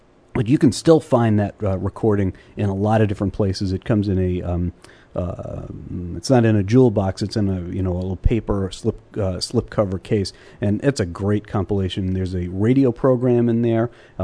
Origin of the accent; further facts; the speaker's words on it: New York, United States; And I can tell you that when I was growing up in New York, I grew up listening to WABC AM, which was the number one top 40 station in the country.